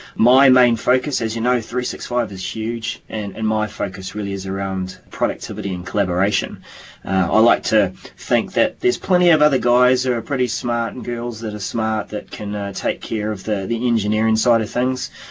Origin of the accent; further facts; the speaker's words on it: New Zealand; I'm from New Zealand.